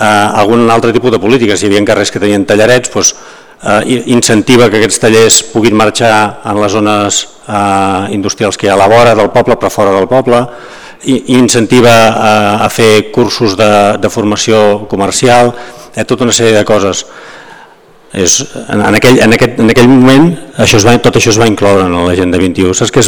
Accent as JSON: {"language": "Catalan", "town": "Sant Feliu de Llobregat", "region": "Catalonia", "country": "Spain", "said": "jo soc de Sant Feliu de Llobregat"}